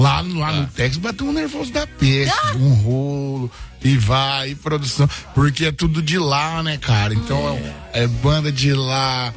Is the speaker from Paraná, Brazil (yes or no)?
yes; Cambé, Paraná, Brazil